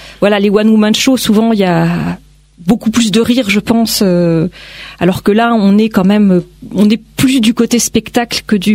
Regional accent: Caen, Normandy, France; Parce que donc je suis de Caen

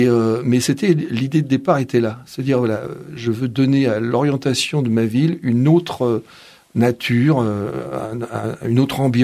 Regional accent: Saint-Gratien, Île-de-France, France; Je suis né à Sannois, mais je suis un enfant de Saint-Gratien, parce que mes parents habitaient rue de Sannois à Saint-Gratien. Donc j'ai fait mes écoles à Saint-Gratien, à part l'école maternelle que j'ai fait à Sannois

